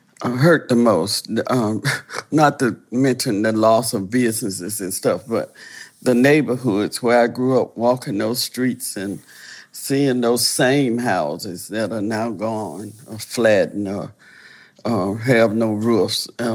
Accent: Selma, Alabama, United States; Well, don't make me cry. My hometown.

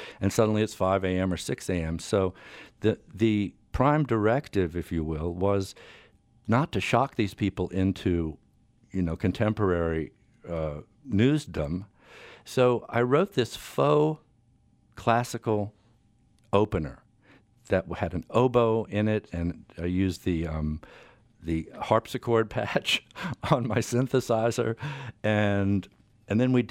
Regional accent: Norfolk, Virginia, United States; that piano, by the way, still is sitting in the lobby of my hometown member station, WHRV, in Norfolk

